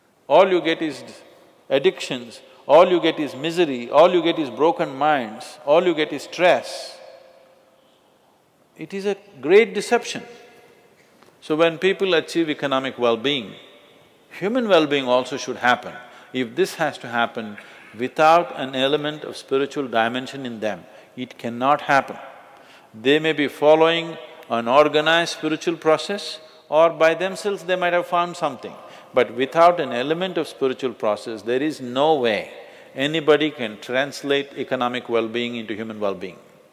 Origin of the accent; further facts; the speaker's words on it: India; born there; I'm not saying this being biased that I'm born in India, so I have to boo-boo-boo.